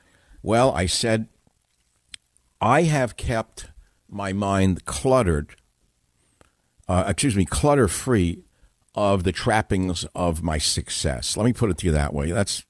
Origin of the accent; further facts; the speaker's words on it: United States; although I grew up in America in a lower middle class home, I wouldn't say poor because we weren't impoverished, but we were, I would say, at the lower end of the lower middle class immigrant family.